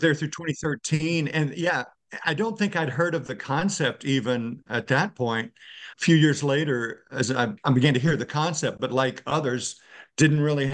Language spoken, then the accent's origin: English; Virginia, United States; Yeah, I grew up in Central Virginia and ended up in college in South Carolina